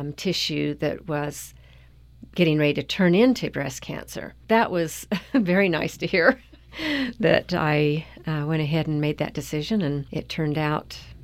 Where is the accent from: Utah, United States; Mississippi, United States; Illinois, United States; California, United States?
Utah, United States; I'm from Cache Valley. I have lived here my whole life.